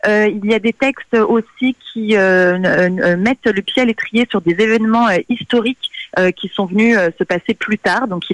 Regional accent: Portugal; now in France; Moi, je suis portugaise, j'ai vécu au Portugal pendant plus de 4 ans, et aujourd'hui, je suis en France

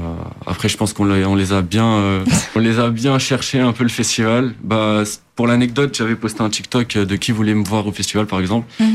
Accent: Algarve, Portugal; parce que moi je suis originaire de l'Algarve

